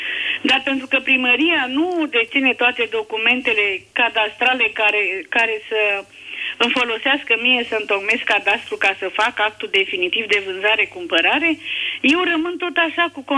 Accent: Băilești, Dolj, Romania; sunt din Băilești și în 2010

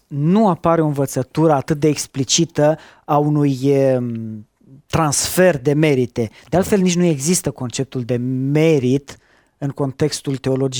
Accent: Romania; Ca român nu mă regăsesc în exemplul acesta.

